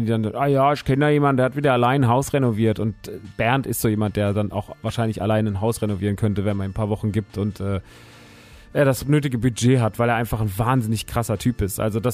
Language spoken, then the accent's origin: German; Rodgau, Hesse, Germany; Der Laden ist in Rottgau, meiner alten Heimat